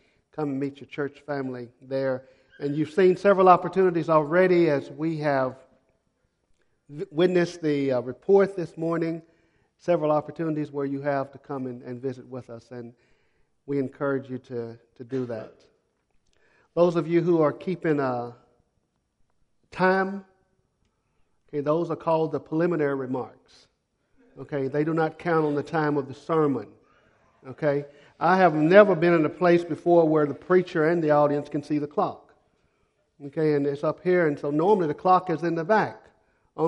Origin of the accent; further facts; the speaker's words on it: United States; now in Guatemala; when people ask me where I'm from, I tell them, I'm from Guatemala, but I'm from the States. I got a blue passport.